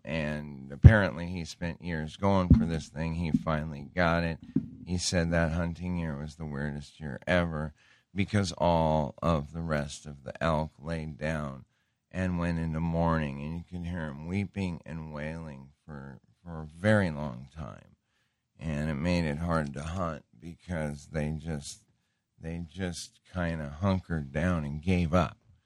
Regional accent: Montana, United States; I grew up in Montana as a hunter.

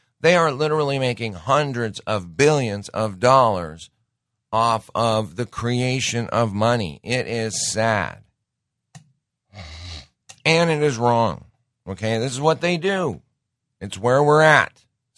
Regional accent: Montana, United States; I grew up in Montana. I knew a family that had a basement full of bags of gold and silver.

